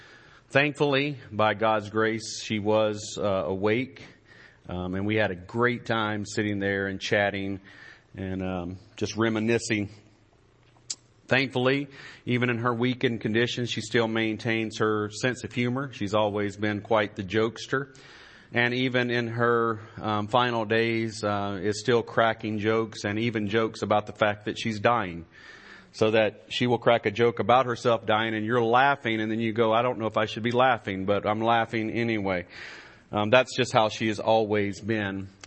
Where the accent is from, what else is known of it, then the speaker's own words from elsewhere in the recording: Greenville, Mississippi, United States; if you're going to my hometown of Greenville, you cut across there to get on Highway 1 to drive into Greenville.